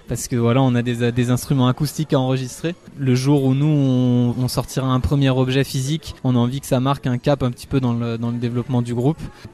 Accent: Saint-Étienne, Auvergne-Rhône-Alpes, France; donc effectivement on vient de Saint-Etienne.

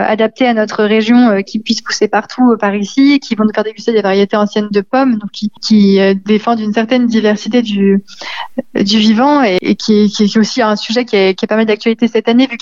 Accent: Lyon, Auvergne-Rhône-Alpes, France; sur lesquelles, en tant que Lyonnais, on est appelé à se mobiliser aussi.

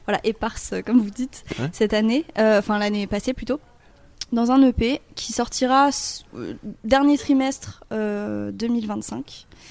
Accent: Auvergne-Rhône-Alpes, France; J'ai grandi dans la région Isère, mais très proche de Lyon.

